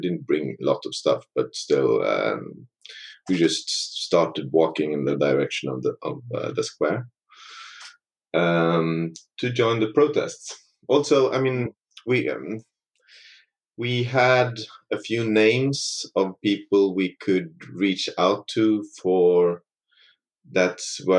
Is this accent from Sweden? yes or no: yes; Sweden; So we were like, yeah, no, we're from Sweden.